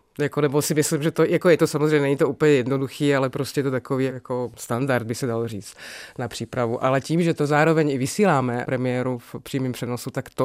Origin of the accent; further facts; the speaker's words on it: Slovakia; teda jsem ze Slovenska